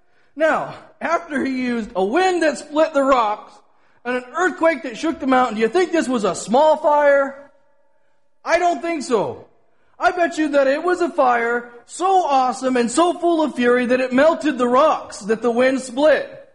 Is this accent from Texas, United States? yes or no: no; California, United States; I'm from California. They don't have tornadoes here, really.